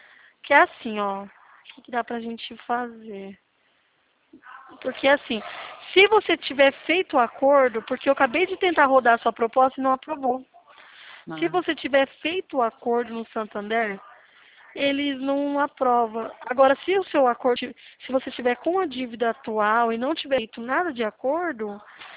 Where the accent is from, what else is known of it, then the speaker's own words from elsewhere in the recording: Presidente Prudente, São Paulo, Brazil; eu sou de Presidente Prudente.